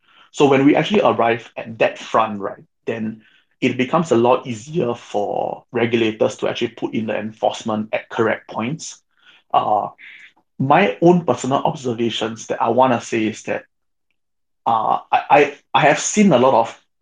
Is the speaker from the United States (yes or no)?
no; Singapore; So I'm actually born and bred in Singapore.